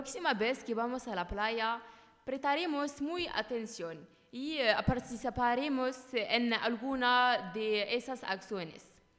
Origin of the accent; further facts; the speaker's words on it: Corsica, France; En mi tierra, en Córcega, las playas están muy limpias.